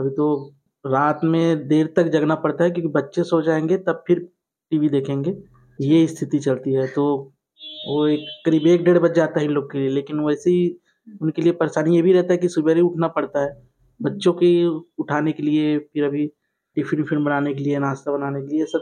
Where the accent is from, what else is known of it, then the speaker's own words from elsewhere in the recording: Bilaspur, Chhattisgarh, India; और मैं बिलासपुर का रहने वाला हूँ।